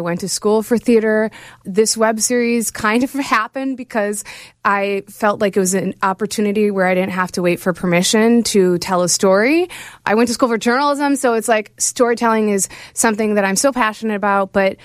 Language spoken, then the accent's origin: English; Chicago, Illinois, United States; I was writing about growing up in Chicago. So growing up in Chicago, I didn't know that, oh, it's East and West.